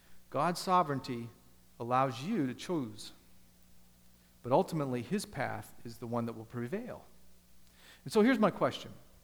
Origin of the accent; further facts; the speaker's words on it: Ohio, United States; In case you don't know, I'm from Ohio.